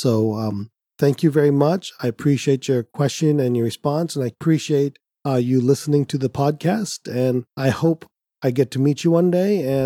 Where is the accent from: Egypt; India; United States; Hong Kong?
India; Being Indian, I like free.